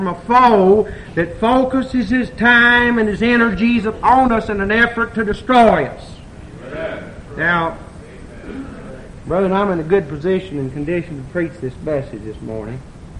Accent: Dearborn, Michigan, United States; born there; accent: southern; Some of you have had an opportunity to laugh at my southern brogue. Go ahead. I was born over here in Dearborn.

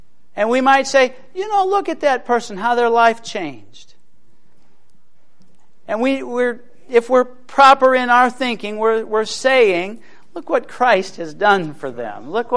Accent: Ohio, United States; And I'm from Ohio.

